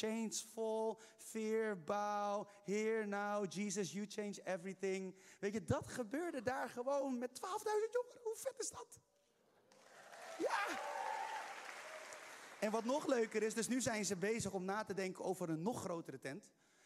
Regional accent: Haarlem, North Holland, Netherlands; Ik kom uit Haarlem

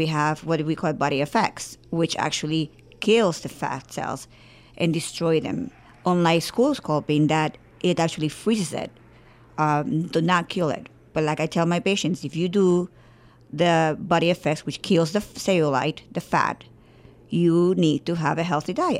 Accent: Puerto Rico; I was raised in Puerto Rico.

